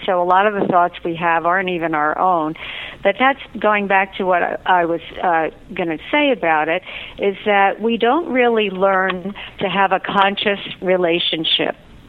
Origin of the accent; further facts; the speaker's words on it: Shrewsbury, New Jersey, United States; now in Miami, United States; No, I grew up in Shrewsbury, New Jersey, and my grandparents lived on Miami Beach, so I've been coming here every year with the family since I was three